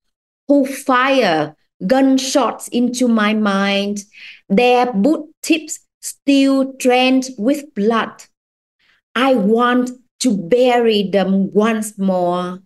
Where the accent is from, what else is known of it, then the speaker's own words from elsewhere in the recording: Vietnam; receiving from my years growing up in Vietnam.